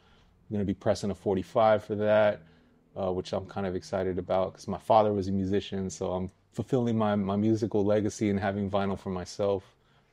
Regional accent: Woodland, California, United States; also born or lived in Sacramento; I'm from Woodland and Sacramento, so I was born in Woodland. It's like 20 miles north of here. I went to elementary school and junior high here in Sacramento. Moved back to Woodland, went to high school there.

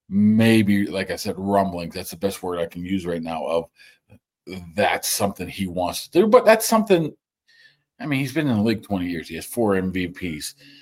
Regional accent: Pennsylvania, United States; Yes, I grew up in Westmoreland County

